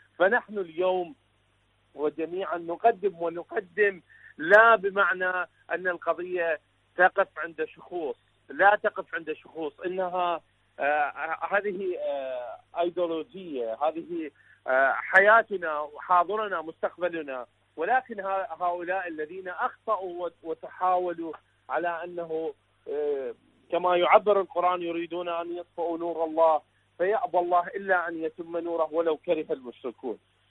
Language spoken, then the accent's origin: Arabic; Iraq; من العراق